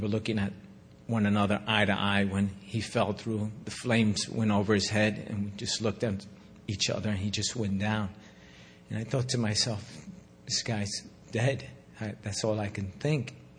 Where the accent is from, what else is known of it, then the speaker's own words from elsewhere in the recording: Bronx, New York, United States; born there; I was born in the South Bronx